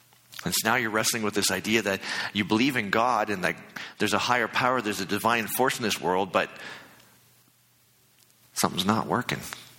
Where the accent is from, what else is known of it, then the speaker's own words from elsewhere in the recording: Manitoba, Canada; now in Calgary, Canada; I'm from Manitoba, where this is fall. It hasn't even got cold yet.